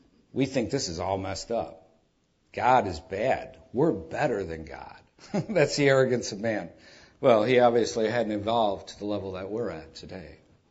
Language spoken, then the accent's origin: English; Detroit, Michigan, United States; So since I grew up in Detroit, I had a view of man different than the people who grew up in the nice little suburbs